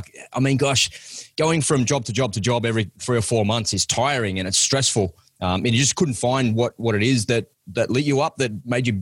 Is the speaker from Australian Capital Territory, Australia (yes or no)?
no; Sydney, New South Wales, Australia; And at the time, I went off to HMAS Cerberus down in Melbourne. And I'm from Sydney.